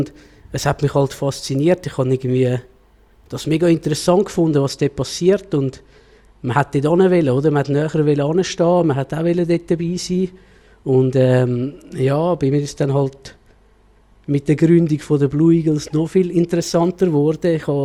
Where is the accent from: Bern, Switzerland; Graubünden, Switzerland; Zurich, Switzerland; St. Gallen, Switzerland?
Zurich, Switzerland; ich bin im Limmatal aufgewachsen.